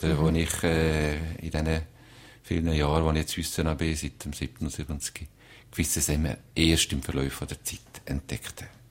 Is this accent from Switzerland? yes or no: yes; Valais, Switzerland; Aus meinem persönlichen Blickwinkel als Walliser in der sogenannten Ausserschweiz.